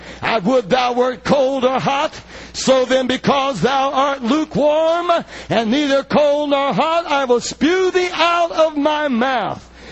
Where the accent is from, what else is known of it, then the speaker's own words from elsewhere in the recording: United States; You know, as an American